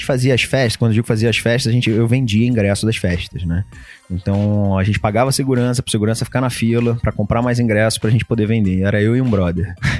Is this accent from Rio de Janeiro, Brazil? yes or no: yes; Rio de Janeiro, Brazil; quando eu era moleque, lá no Rio ainda, no prédio da minha avó